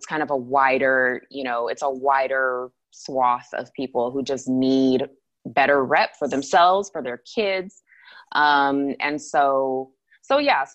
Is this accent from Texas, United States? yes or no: no; Anchorage, Alaska, United States; Anchorage is beautiful, and I, you know, that's my hometown, and I still have family there, and that's great. And but it's like a nice place to visit now.